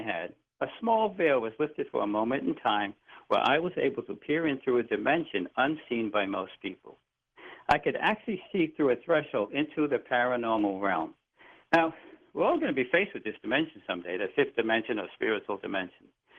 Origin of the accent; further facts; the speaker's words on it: Brooklyn, New York, United States; born there; I was born in Brooklyn back in the day, and I went to a all-male parochial school where the Franciscan brothers were in charge.